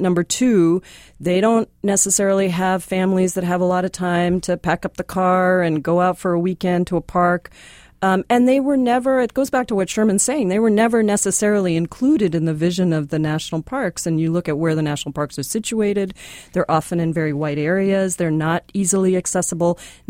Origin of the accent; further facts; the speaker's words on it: India; now in United States; I grew up in India. Our smallest cities are like your largest cities, you know?